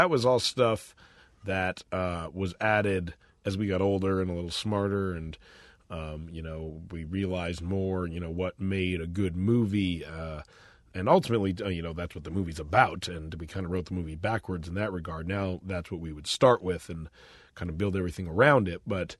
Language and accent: English; Vancouver, British Columbia, Canada; When we grew up in Vancouver, you know, our friends were, I don't know if I'd say callous